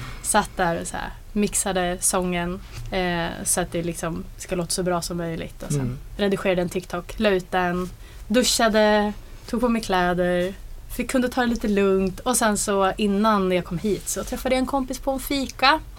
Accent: Stockholm, Stockholm County, Sweden; jag är faktiskt från Stockholm från början. Har även bott på den här gatan, Råsundavägen faktiskt.

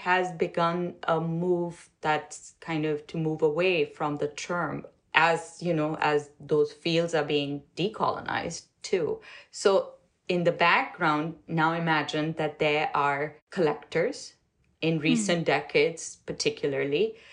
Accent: Pakistan; So growing up in Pakistan, learning miniature painting was, you never saw the actual work.

